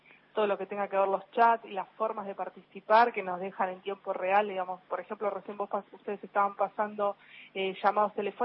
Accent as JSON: {"language": "Spanish", "region": "Buenos Aires", "country": "Argentina", "said": "yo también soy de Villa Crespo."}